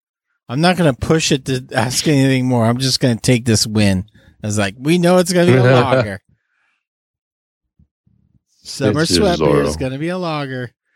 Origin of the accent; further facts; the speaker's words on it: Liverpool, North West England, United Kingdom; We're from Liverpool. We're ghosts from Liverpool.